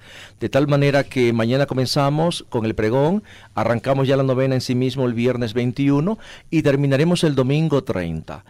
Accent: Manabí, Ecuador; Yo vengo de Manabí, yo de pequeño, mi familia, mi casa, teníamos una estampa de una imagen

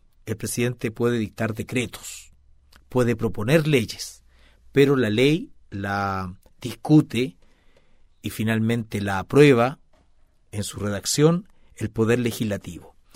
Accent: Chile; así como los chilenos tenemos nuestra nación.

